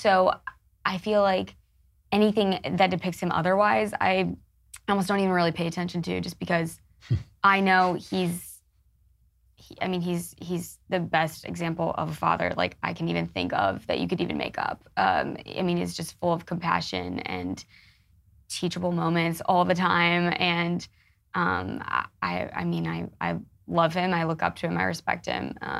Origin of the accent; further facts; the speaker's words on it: United States; But as an American, it makes me really proud because it means that we live in a country and a society where people can speak out against their elected leaders.